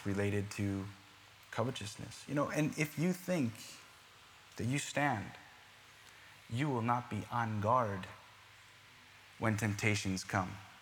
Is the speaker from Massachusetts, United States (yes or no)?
no; New York, United States; You know, I'm from New York, okay? We're like the kings and queens of murmur, okay?